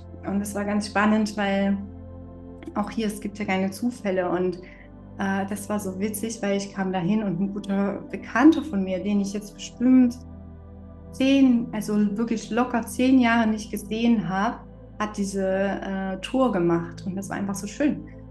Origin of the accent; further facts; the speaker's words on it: Dresden, Saxony, Germany; Man könnte meinen, es ist für mich als Dresdner vielleicht gar nicht so was Besonderes